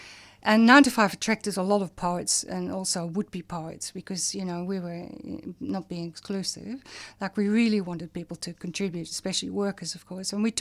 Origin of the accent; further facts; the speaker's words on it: Netherlands; now in Australia; I'm a migrant, but I'm comfortable, you know, like I've lived here since 1963. I'm Australian, you know, I'm Dutch Australian.